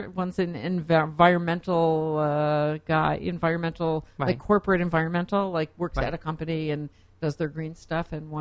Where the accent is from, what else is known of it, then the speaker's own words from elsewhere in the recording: New Haven, Connecticut, United States; also born or lived in Providence; I grew up in New Haven. I was born in New Haven, Connecticut.